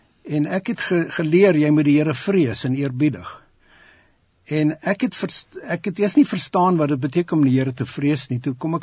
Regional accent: England, United Kingdom; Afrikaans is a second language; moved away as an adult; ek is 'n Engelsman, maar ek het Afrikaans gevry. So, ons, my vrou het mekaar hier ontmoet in Suid-Afrika, ons is die afgelope 20 jaar in Londen.

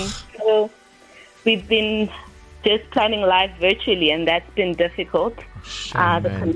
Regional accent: Johannesburg, Gauteng, South Africa; I'm from Johannesburg, originally from Naturena.

